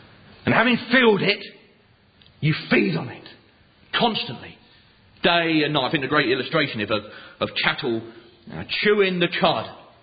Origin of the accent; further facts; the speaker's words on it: South East England, United Kingdom; When I grew up in Buckinghamshire